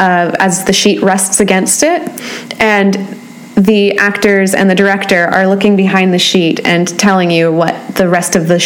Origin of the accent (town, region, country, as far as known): Sonoma, California, United States; born or raised there